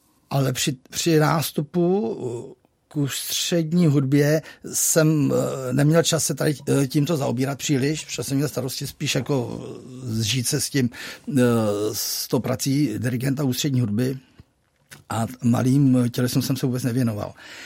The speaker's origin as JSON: {"language": "Czech", "town": "Kadaň", "region": "Ústí nad Labem Region", "country": "Czechia", "said": "Ano, já jsem z Kadaně"}